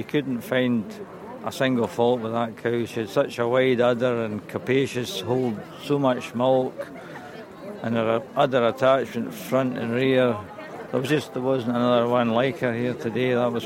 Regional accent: Campbeltown, Scotland, United Kingdom; from Campbelltown, and I was asked to judge the Royal Highland Show this year

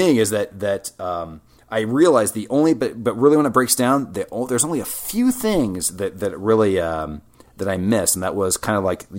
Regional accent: West Lafayette, Indiana, United States; So my hometown is West Lafayette, Indiana, which is also where Purdue University, the fine institution, is located.

